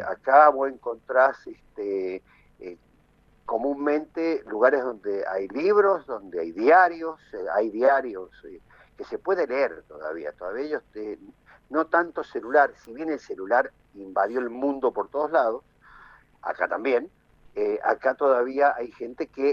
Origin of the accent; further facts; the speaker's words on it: Argentina; no encuadraba dentro de lo que somos los argentinos